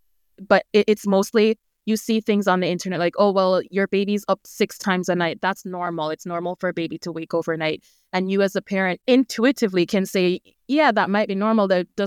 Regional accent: Jamaica; now in United States; So I grew up in Jamaica, moved to the U.S. about 11 years ago now, and kind of dived right into nursing.

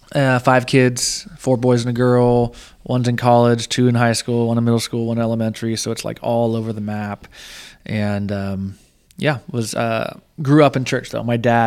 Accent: California, United States; moved away as an adult; also born or lived in Kansas; now in Indiana, United States; So born and raised in California through high school, went to college there. Four of my five kids were born there. So like we did ministry in Southern California for a very long time. Then there's just this little 5.5 year stint in Kansas. And then now we're in Indiana.

